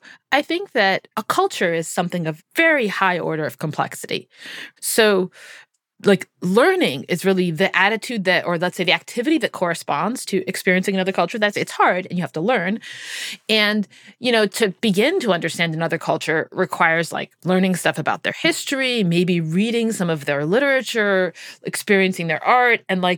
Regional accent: Hungary; English is a second language; My name sounds French. I'm originally Hungarian.

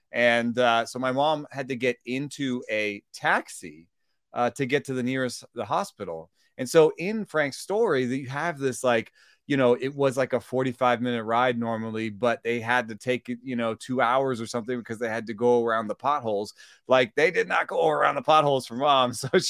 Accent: Jamaica; born there; I was born in Jamaica

